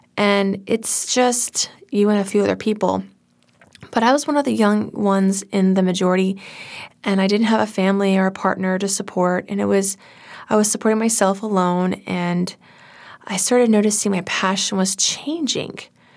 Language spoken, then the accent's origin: English; Houston, Texas, United States; I'm like, oh, I'm from Houston.